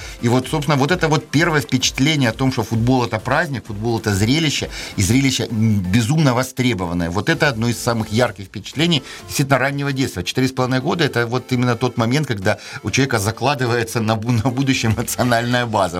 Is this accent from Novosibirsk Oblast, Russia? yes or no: no; Rostov-on-Don, Rostov Oblast, Russia; born there; Я родился в Ростове-на-Дону в рабочем городке, а это значит на расстоянии 50 метров от стадиона «Труд».